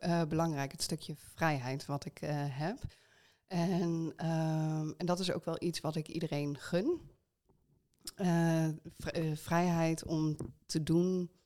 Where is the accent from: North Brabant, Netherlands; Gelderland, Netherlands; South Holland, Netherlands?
Gelderland, Netherlands; Zevenaar; also born or lived in Enschede; Ik ben geboren in Enschede en daarna ben ik verhuisd naar Zevenaar, een klein dorpje bij Arnhem in de buurt. En daar heb ik 22 jaar gewoond en ik kom uit een samengesteld gezin.